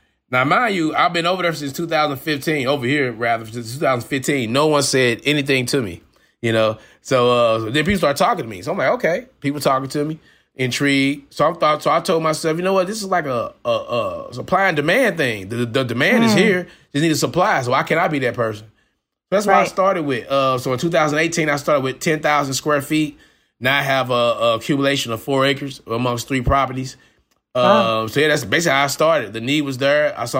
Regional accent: St. Louis, Missouri, United States; Oh, no, I grew up in St. Louis right here.

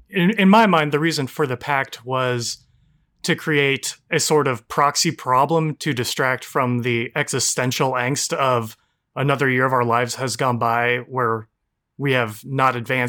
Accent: California, United States; I'm from Orange County, California.

